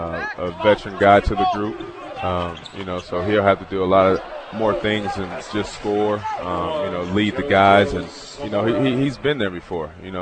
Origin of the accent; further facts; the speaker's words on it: California, United States; hey, I'm from California, you're from California, this is what my experience was like.